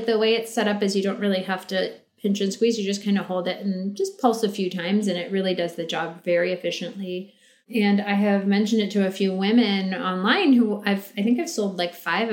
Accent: India; I'm Indian. So like my mother smelled, like my grandma smelled like a little bit of incense and a little bit of this and a little bit of that.

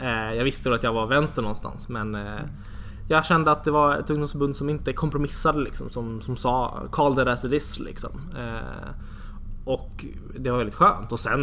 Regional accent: Södertälje, Stockholm County, Sweden; Stockholm så ligger Södertälje 30 minuter från Stockholm ungefär. Så, en egen kommun och egen stad. Så växte jag upp.

